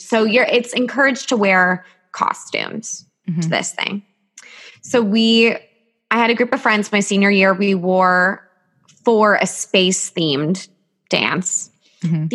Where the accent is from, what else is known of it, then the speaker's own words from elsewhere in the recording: New Jersey, United States; now in New York, United States; Because I'm from New Jersey, so I moved to the city right away.